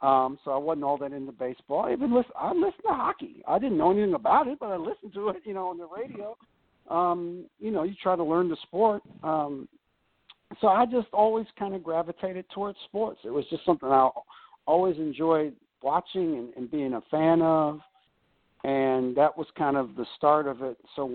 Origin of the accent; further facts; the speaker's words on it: Northeast, United States; I grew up in Northeast, and my dad's still there, so you know, we grew up rooting for all the Washington teams